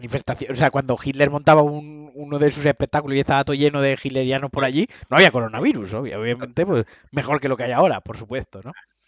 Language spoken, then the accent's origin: Spanish; Valencian Community, Spain; ahí es donde se me nota que soy valenciano.